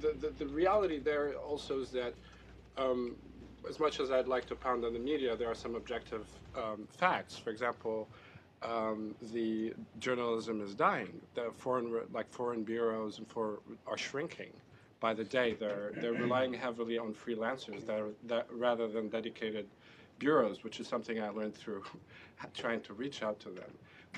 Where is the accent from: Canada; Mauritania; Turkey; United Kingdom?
Mauritania; now in United States; I'm from Mauritania, for example.